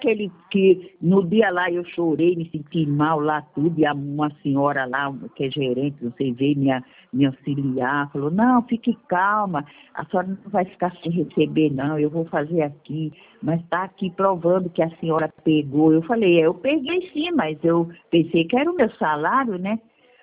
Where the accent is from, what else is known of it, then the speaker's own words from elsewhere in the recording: Pariquera-Açu, São Paulo, Brazil; De Pariquera-Açu. A operadora é 13. 13 é o Vale do Ribeira.